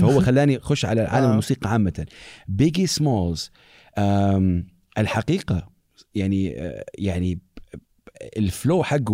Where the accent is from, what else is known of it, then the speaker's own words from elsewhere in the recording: Saudi Arabia; أنت من فين بتكلمنا, بقول له من السعودية